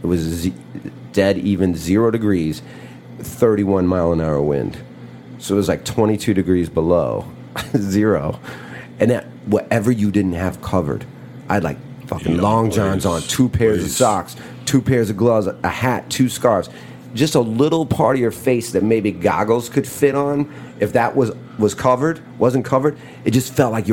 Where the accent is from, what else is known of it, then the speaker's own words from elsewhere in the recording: Michigan City, Indiana, United States; And it's about a 40-minute train ride from my hometown. Shout out to Michigan City, Indiana. Right in Lake Michigan.